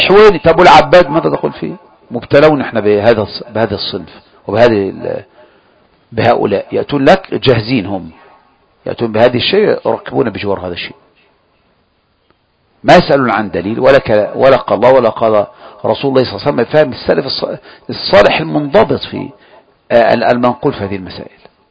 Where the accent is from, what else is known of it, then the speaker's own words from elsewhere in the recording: Egypt; احنا مصريين زي بعض